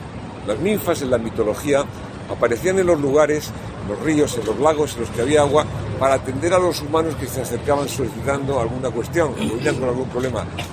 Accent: Region of Murcia, Spain; Tantos elementos que significan nuestra identidad como murcianos

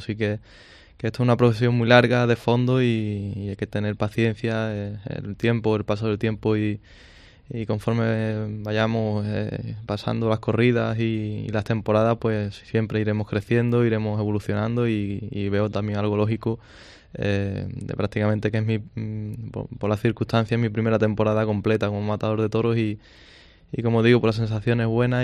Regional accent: Huelva, Andalusia, Spain; con muchas ganas este año a mi tierra, a Huelva

